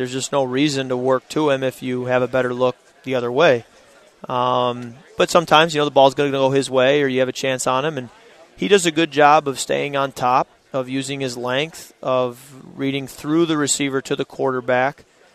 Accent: Michigan, United States; You know, when I was in elementary school, I was growing up in Michigan, and he was quarterback in the University of Michigan.

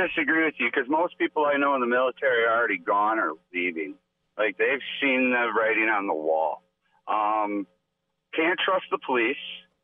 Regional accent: United States; As an American, I should have the right to.

